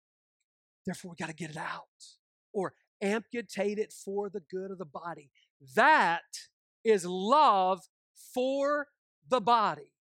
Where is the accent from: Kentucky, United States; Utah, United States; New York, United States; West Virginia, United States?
Kentucky, United States; the Southern Baptist Theological Seminary in my home state of Kentucky